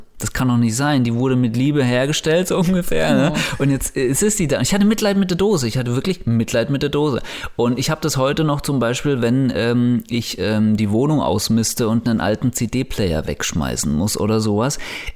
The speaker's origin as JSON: {"language": "German", "town": "Kitzingen", "region": "Bavaria", "country": "Germany", "said": "Nee, ich komme aus Landkreis Kitzingen heißt das. Das ist eine Kleinstadt in der Nähe von Würzburg, also in Unterfranken."}